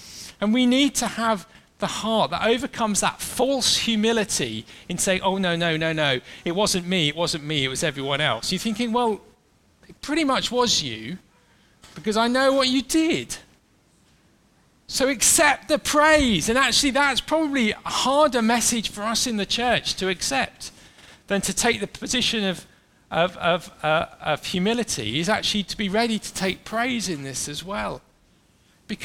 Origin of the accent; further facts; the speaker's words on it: United Kingdom; especially being British